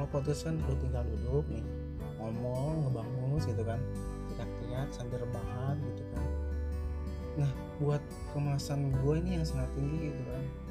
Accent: Jakarta, Indonesia; now in Purwakarta, Indonesia; Dulu emang gue kecil di Jakarta, teman. Berlahirnya di Purwakarta, bawa ke Jakarta karena emang ada problem apa gue nggak tahu. Akhirnya gue besar di Jakarta mulai dari SD, SMP, SMA dan sekarang gue kuliah.

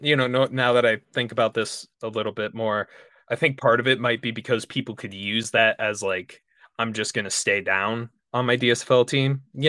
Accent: Minnesota, United States; Yeah, I'm Minnesotan. So that's just how I am, man.

